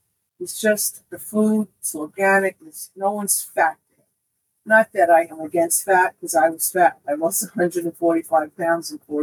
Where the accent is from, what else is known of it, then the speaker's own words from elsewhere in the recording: Parkland, Florida, United States; I don't like saying I'm from Parkland because the minute I say that, they say, you know, a place with shooting.